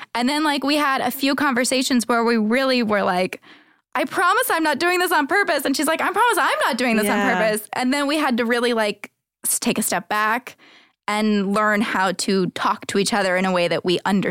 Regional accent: Texas, United States; I mean, he was Texan. I'm from Texas.

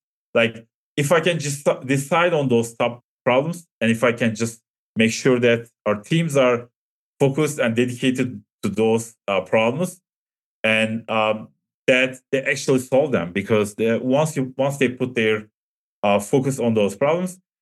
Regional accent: Turkey; Basically, I'm from Turkey

